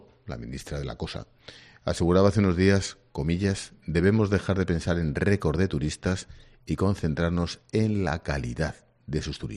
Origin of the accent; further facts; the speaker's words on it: Community of Madrid, Spain; yo de niño veraneaba en Villajoyosa y en Benidorm, y años después en Tabernes y en Altea y el Denia y en Calpe. Forma parte de la vida de los madrileños. Esta era nuestra playa